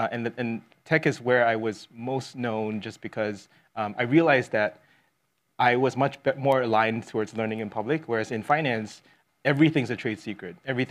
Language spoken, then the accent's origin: English; Singapore; moved away as an adult; now in United States; I'm from Singapore.